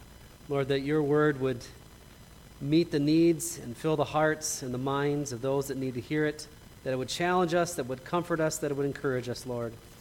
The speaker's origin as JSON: {"language": "English", "region": "Minnesota", "country": "United States", "tie": "born or raised there", "said": "My oldest daughter, Angel, she's actually married and she lives back in Minnesota, my home state."}